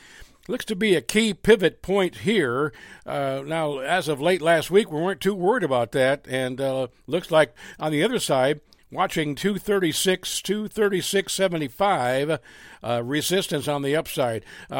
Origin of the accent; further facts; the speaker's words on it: Iowa, United States; Iowa is my home state, as you know, Ed, and I have a lot of memories attending the fair as a 4-H'er